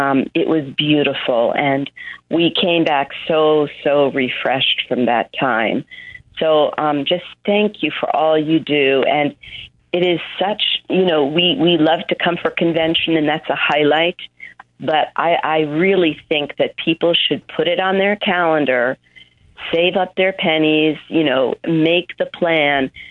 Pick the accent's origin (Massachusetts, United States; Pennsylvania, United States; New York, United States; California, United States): New York, United States; I grew up in New York, 13 miles north of New York City.